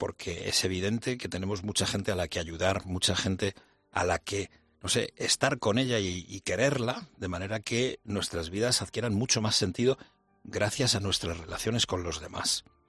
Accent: Murcia, Region of Murcia, Spain; que las ramblas de mi tierra, yo soy de Murcia

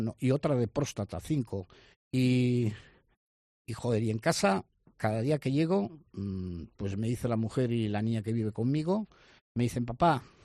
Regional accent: Lanchares, Cantabria, Spain; Pues soy de Campo de Suso. En Lanchares. ¿Cuántos vivís allí? ¿No? Pues somos 20 vecinos.

